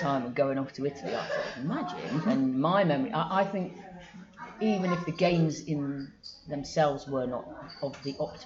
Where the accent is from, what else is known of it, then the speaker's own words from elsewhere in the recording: England, United Kingdom; he looked at my badge and saw I was from England